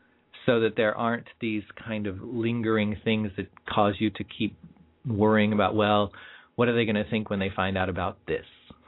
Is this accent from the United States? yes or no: yes; California, United States; A Californian like me says, oh, my gosh, it's kind of chilly, isn't it?